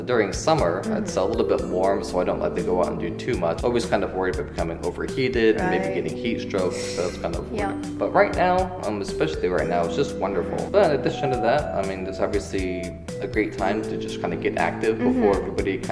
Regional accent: Florida, United States; Unfortunately, I come from Florida in America, which is in the very southern tip of America.

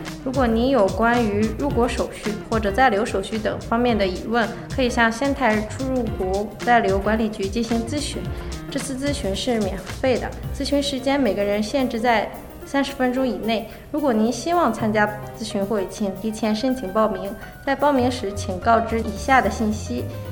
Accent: Shandong, China; 我是山东人嘛，然后山东的话还是吃面食比较多

